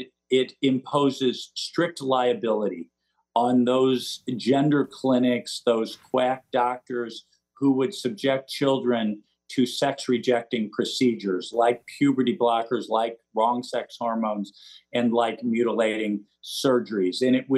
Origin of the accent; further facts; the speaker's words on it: Missouri, United States; There was actually a case in, you know, I'm from Missouri.